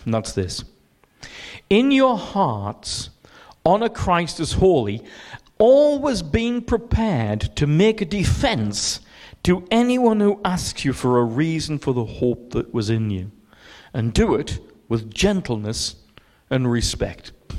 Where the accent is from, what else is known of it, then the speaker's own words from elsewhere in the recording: England, United Kingdom; I don't know why. I'm English. Why should I say dude?